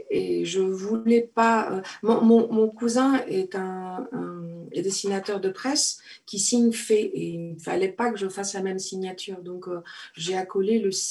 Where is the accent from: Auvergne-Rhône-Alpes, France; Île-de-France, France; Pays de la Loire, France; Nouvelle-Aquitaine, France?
Nouvelle-Aquitaine, France; La Rochelle; Voilà, je viens de La Rochelle et quand je suis partie, c'était après Xynthia.